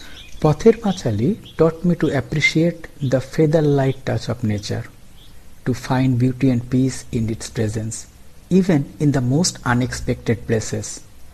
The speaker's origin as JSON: {"language": "English", "country": "Bangladesh", "second_language": "English", "said": "Embracing my home country, Bangladesh."}